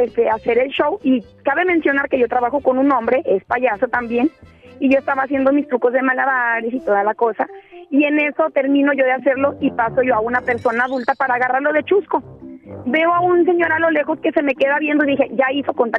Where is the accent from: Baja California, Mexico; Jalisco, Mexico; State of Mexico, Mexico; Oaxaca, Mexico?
Jalisco, Mexico; Guadalajara; Yo soy de acá de Guadalajara y ajá, soy payasita de fiestas infantiles.